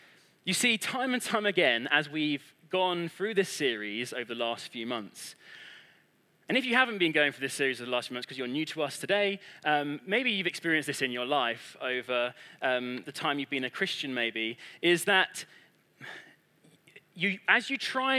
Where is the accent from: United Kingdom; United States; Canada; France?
United Kingdom; Woking, South East England; I grew up in Woking, and I can assure you, Woking is only known for people going through it on a train to London.